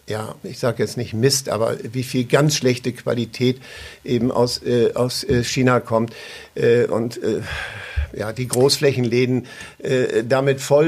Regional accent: Lower Saxony, Germany; Ja, ich bin natürlich groß geworden in Ostfriesland. Dazu stehe ich auch.

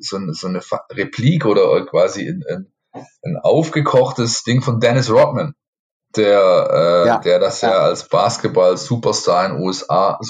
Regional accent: Baden-Württemberg, Germany; ich bin im Ort aufgewachsen, da waren sehr viele GIs mit ihren Familien wohnhaft, weil eben in der Nähe von den US Installations in Ludwigsburg und in Stuttgart liegend.

